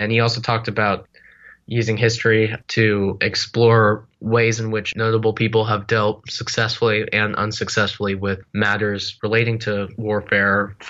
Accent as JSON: {"language": "English", "region": "Washington", "country": "United States", "tie": "born or raised there", "said": "I made sure to include my home state because Jim Mattis is also from Washington, so I knew that that would make a connection."}